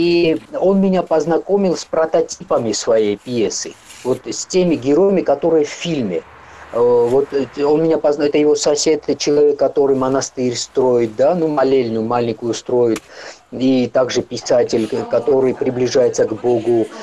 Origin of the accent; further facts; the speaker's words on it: Tbilisi, Georgia; also born or lived in East Georgia; я сам из Восточной Грузии, но в Тбилиси выросли